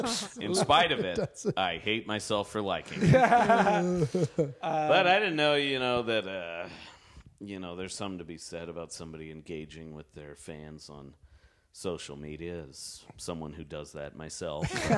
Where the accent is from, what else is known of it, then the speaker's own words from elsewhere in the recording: California, United States; we are from Southern California.